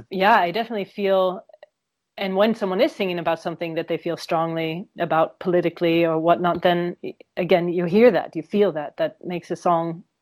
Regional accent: California, United States; I'm from California, so I remember that all.

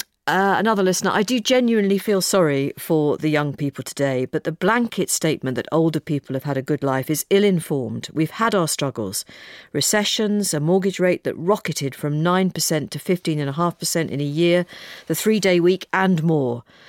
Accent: Liverpool, North West England, United Kingdom; I think the reason I loved it was I grew up in Liverpool, and obviously it's set in Liverpool

